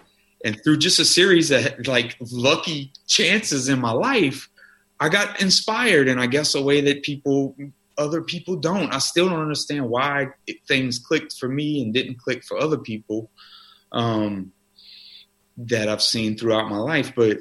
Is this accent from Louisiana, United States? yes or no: yes; Louisiana, United States; I grew up in South Louisiana